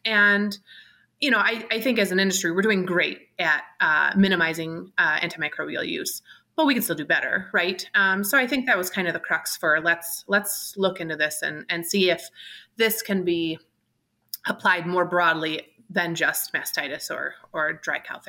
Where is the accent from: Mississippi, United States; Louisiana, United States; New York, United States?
New York, United States; So I am from New York. I grew up in Western New York. My parents have a beef farm, and I started raising replacement heifers when I was in high school back in the 90s.